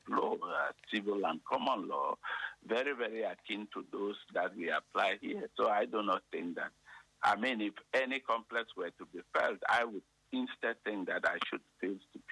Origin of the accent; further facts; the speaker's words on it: Cameroon; I am from Cameroon, and you know that Cameroon is one of the few countries in the world that is bilingual.